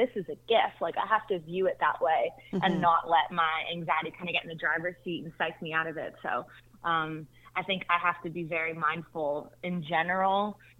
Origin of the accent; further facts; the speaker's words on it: Canada; And she was from Canada and I was from Canada.